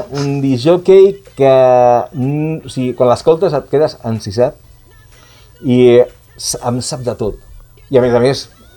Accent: Sabadell, Catalonia, Spain; born there; nascut a Sabadell, ara mateix estic visquent a Sant Benat des de fa anys, però sí, o sigui, vaig néixer a Sabadell.

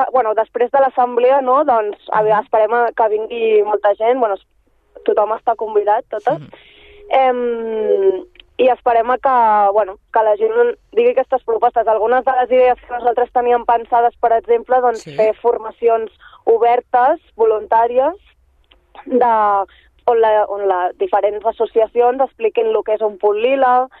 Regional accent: Sabadell, Catalonia, Spain; Nosaltres som de Sabadell i per això ho hem fet a Sabadell

